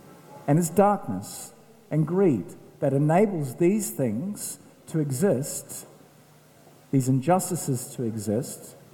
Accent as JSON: {"language": "English", "town": "Makuri", "region": "Wellington", "country": "New Zealand", "tie": "born or raised there", "said": "I was brought up in the Wairarapa, and I was brought up in a little small village called Makuri, which means Dog Creek."}